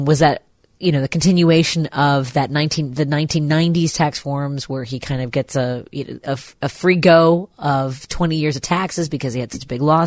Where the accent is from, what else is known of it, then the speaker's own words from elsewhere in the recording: Chicago, Illinois, United States; I am from Chicago.